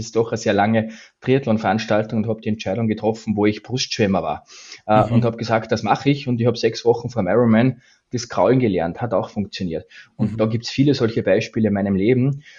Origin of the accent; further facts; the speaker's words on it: Austria; now in Stuttgart, Germany; wie man meinem Dialekt entnehmen kann, bin ich Österreicher. Ich wohne zwar seit vielen Jahren in Deutschland, in Stuttgart, aber ich bin Österreicher, bin 47 Jahre alt.